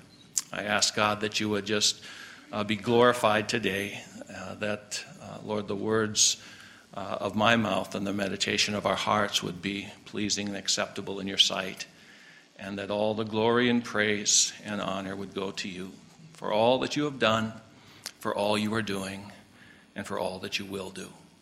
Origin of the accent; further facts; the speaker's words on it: North Dakota, United States; I came from North Dakota. Eastern North Dakota was flat as a pancake.